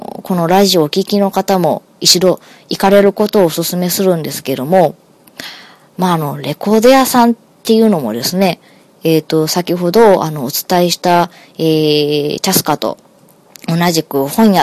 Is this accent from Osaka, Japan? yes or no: yes; Osaka, Japan; あの私ってね、大阪生まれですけども、大阪の中でもあのすごくこう都会生まれなんですよ。で、あの便利なものにあのこう囲まれて今まであの育ってきたわけで